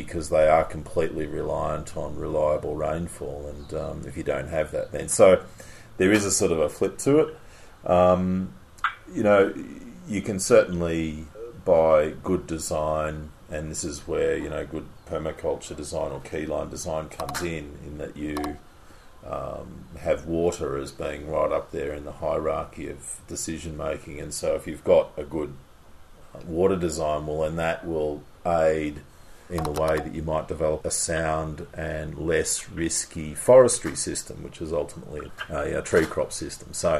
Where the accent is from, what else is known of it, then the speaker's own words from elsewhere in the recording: Bendigo, Victoria, Australia; I'm from Bendigo.